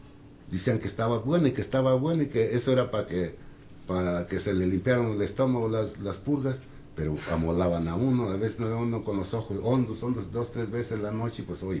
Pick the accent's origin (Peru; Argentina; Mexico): Mexico; Valle de Santiago, Guanajuato; Dije, soy del Valle de Santiago.